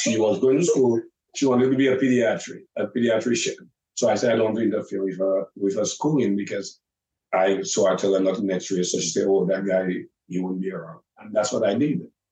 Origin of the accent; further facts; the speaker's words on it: Dominica; she was from Jamaica and I'm from Dominica.